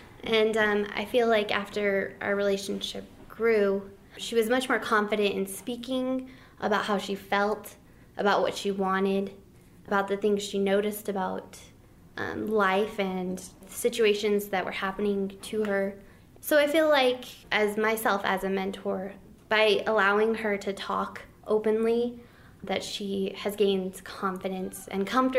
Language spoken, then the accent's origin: English; Silver City, New Mexico, United States; I'm from, born and raised in Silver City, New Mexico.